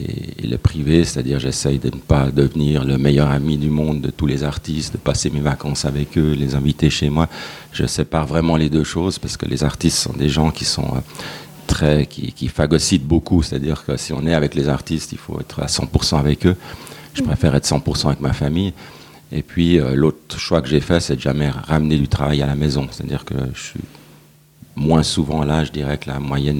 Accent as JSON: {"language": "French", "region": "Geneva", "country": "Switzerland", "tie": "born there", "said": "J'ai 10 ans. Je suis né à Genève par le hasard des voyages de mon père, qui était directeur technique d'Air India."}